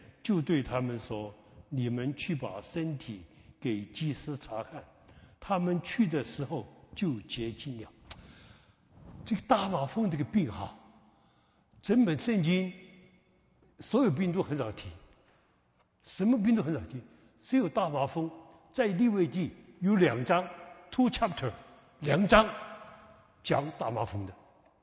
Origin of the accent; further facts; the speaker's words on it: Guangdong, China; also born or lived in Sichuan; 我小时候在四川出生，抗战胜利回到我们的故乡广东